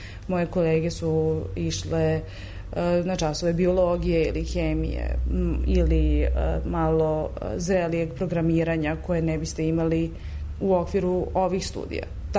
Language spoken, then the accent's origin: Serbian; Serbia; da ja dolazim iz Srbije